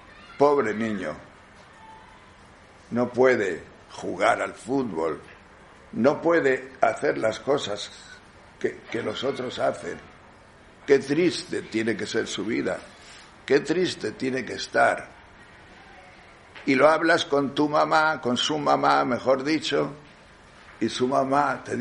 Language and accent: Spanish; Tejerina, Castile and León, Spain; Yo no he perdido el cariño de pequeño que tenía a esta fiesta, que en mi pueblo Tejerina siempre se ha celebrado con mucha fuerza. Un pueblo pequeño